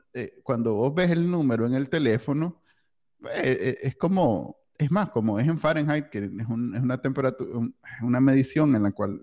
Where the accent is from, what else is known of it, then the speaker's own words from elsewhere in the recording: Nicaragua; now in United States; como nosotros crecimos en Nicaragua, en donde solo hay unas noticias